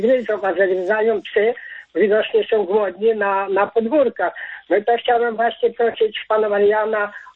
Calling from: Subcarpathian Voivodeship, Poland; u nas na Podkarpaciu bardzo jest dużo wilków

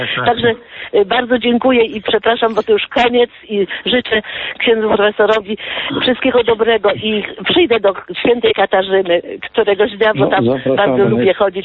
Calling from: Warsaw, Masovian Voivodeship, Poland; z Warszawy

